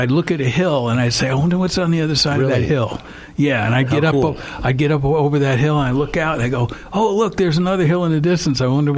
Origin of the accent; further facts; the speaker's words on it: United States; But they were more curious about us as an American, and people were actually asking me for autographs.